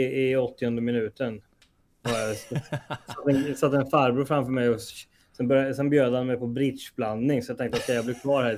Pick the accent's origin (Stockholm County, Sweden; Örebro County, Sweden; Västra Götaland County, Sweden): Örebro County, Sweden; Degerfors; Så att jag är inte född och uppvuxen i Degerfors, men jag är uppvuxen i Degerfors.